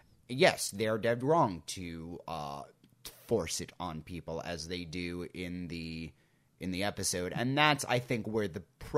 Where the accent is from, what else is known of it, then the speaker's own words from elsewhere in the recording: United States; I'm an American. I don't know my own history.